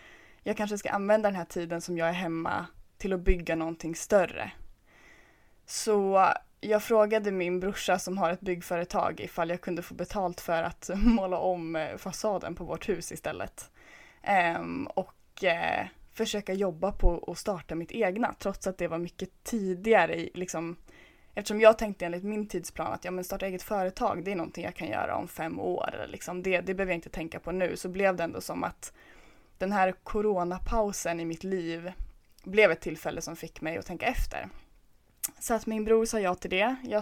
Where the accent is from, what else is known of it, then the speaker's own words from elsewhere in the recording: Undersåker, Jämtland County, Sweden; Jag är från Jämtland, en liten by utanför Åre som heter Undersåker och det är här jag sitter och pratar med er idag.